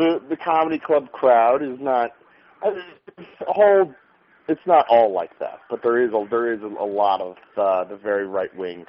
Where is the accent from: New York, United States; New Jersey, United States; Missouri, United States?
New Jersey, United States; West Orange; now in Astoria, United States; And I'm from West Orange, and now I moved out to the Astoria.